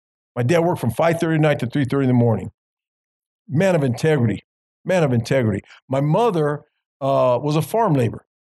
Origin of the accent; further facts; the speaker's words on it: Los Angeles, California, United States; I'm born and raised in L.A. I'm born and raised in Los Angeles. My mom and dad are from Mexico.